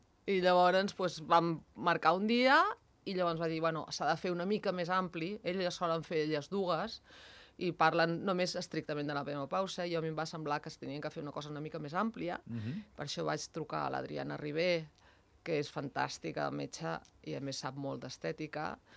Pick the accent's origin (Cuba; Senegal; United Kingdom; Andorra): Andorra; la gent sap que sóc d'Andorra. I jo sempre dic, jo sóc d'Andorra.